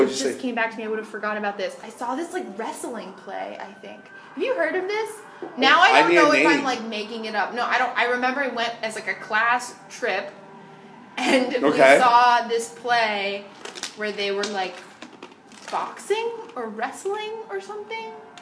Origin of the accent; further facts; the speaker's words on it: Brooklyn, New York, United States; It was fun. Brooklyn, like, people always make fun of it.